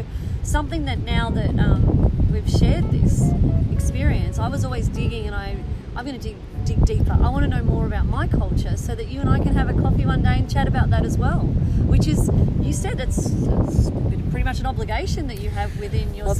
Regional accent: Australia; I'm an Australian.

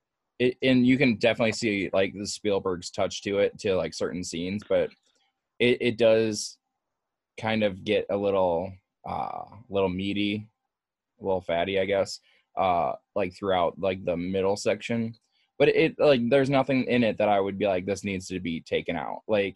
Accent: Midwest, United States; I'm from the Midwest.

